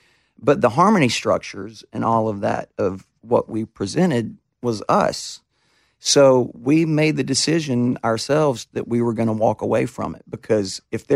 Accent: Summerton, South Carolina, United States; I'm from Summerton. How am I standing up here on this stage with this person?

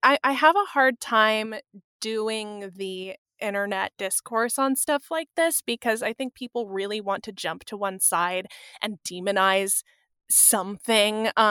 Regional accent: California, United States; I was recalling, I grew up outside of San Francisco.

